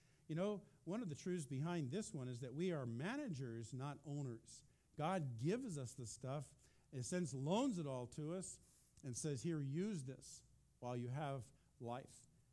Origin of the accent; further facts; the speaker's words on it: East Coast, United States; We don't have hurricanes here. I grew up with them on the East Coast, though.